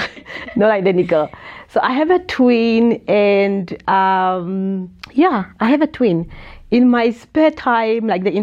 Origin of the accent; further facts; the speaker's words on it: Walvis Bay, Erongo, Namibia; So I'm from Valdez, and I was raised in a single-headed household that composed of my mother.